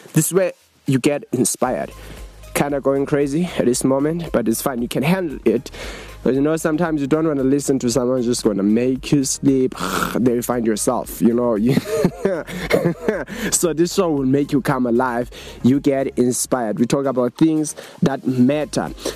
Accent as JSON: {"language": "English", "town": "Johannesburg", "region": "Gauteng", "country": "South Africa", "said": "from Johannesburg in South Africa. That's where we are at this moment."}